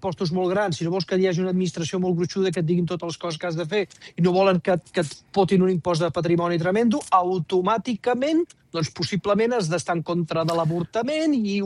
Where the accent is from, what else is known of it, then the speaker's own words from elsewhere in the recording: Badalona, Catalonia, Spain; Jo soc de Badalona, ciutat rebelde